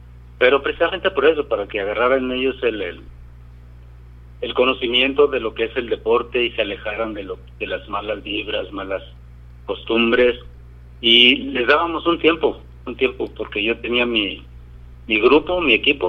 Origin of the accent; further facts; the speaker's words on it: Nogales, Sonora, Mexico; es mi tierra natal, Nogales, Sonora. Aunque no nací ahí, pero ahí me crié, ahí llegué como a los 5 o 6 años, más o menos.